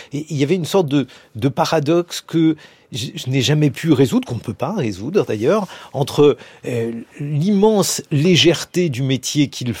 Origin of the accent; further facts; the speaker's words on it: Paris, Île-de-France, France; je suis né dans le Marais, c'est un quartier que je n'ai pas quitté, je n'arrive pas d'ailleurs à le quitter.